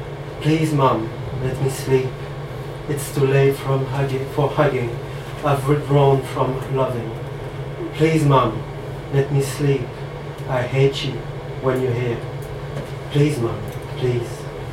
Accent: Belgium; now in Cork, Ireland; Hi, so I just arrived in Cork 1 month ago. I'm from Belgium.

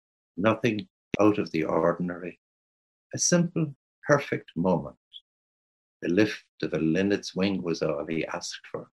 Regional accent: Cork, Munster, Ireland; when I grew up in Cork, nobody sailed unless your family had a yacht.

